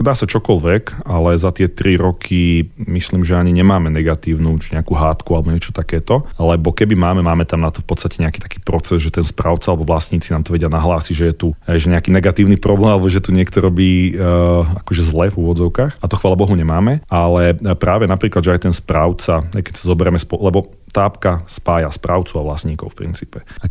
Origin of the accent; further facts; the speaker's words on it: Žilina Region, Slovakia; now in Bratislava, Slovakia; Žijem v Bratislave, ale áno, pôvodom Lipták.